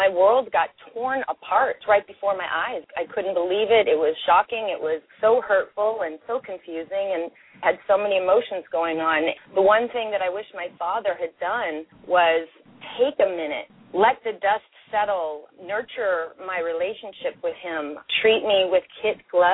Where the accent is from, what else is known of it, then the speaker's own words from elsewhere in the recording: California, United States; I come from Orange County, California. My parents are school teachers